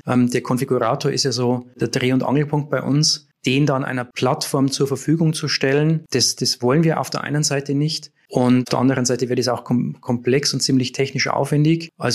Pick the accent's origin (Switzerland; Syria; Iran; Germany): Germany; Bavaria; Die meinen wahrscheinlich, ich bin Österreicher, weil ich aus Bayern komme.